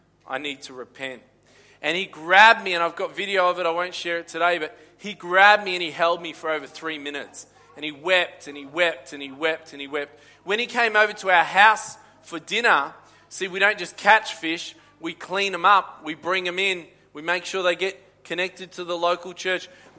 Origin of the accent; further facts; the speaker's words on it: Australia; I'm from Australia.